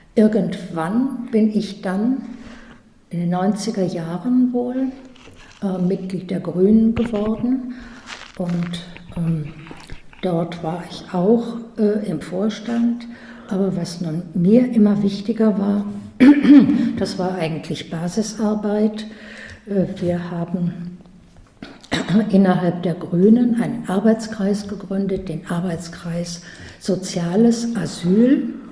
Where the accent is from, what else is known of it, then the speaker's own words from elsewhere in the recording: Königswinter, North Rhine-Westphalia, Germany; Nein, ich komme aus dem Rheinland, aus dem wirklichen Rheinland, am Rhein direkt aus Königswinter.